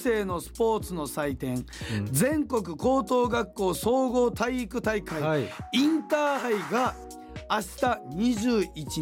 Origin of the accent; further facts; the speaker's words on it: Kurume, Fukuoka, Japan; 我が地元久留米ではハンドボール競技が行われると。